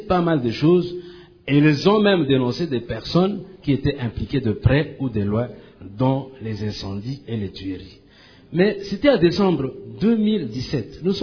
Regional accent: DR Congo; nous sommes des Congolais, nous appartenons à l'État congolais, et puis nous voulons vivre dans la paix.

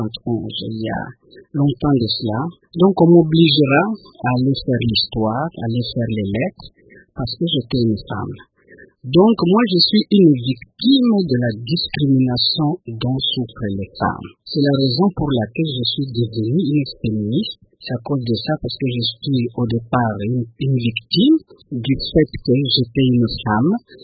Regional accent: Mikwi, Bandundu, DR Congo; je passe mon enfance pas vraiment à Juma, je la passe dans une collectivité qui s'appelle Mikwi, dans cette partie de la République.

